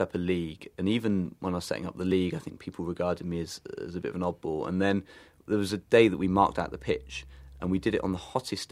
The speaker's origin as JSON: {"language": "English", "region": "England", "country": "United Kingdom", "said": "And I burnt terribly, as any Englishman would in those conditions."}